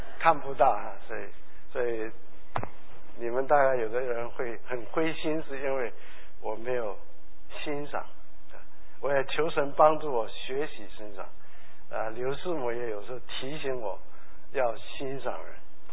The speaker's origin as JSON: {"language": "Chinese", "region": "Shandong", "country": "China", "accent": "Shandong", "said": "这我们都是山东人，口音有点像"}